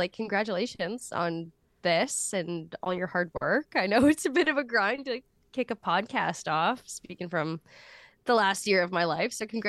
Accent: Thunder Bay, Ontario, Canada; now in Winnipeg, Canada; I'm from Thunder Bay originally, so closer to your neck of the woods than the neck of the woods that I live in right now in Winnipeg.

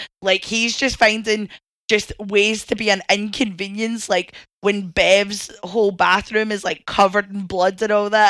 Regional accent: Glasgow, Scotland, United Kingdom; I said, we're from Glasgow, it's a comma, do you know what I mean?

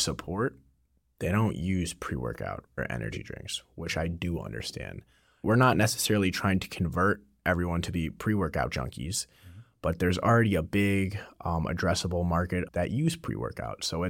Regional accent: Missouri, United States; now in Florida, United States; And I'm from Missouri. I moved out to Florida.

